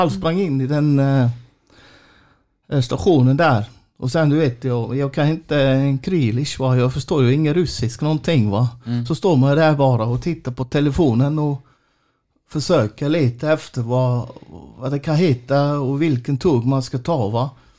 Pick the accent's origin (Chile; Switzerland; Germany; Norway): Switzerland; now in Sweden; Ja, alltså det kan ju hända också här i Sverige eller i Tyskland eller hemma i Schweiz.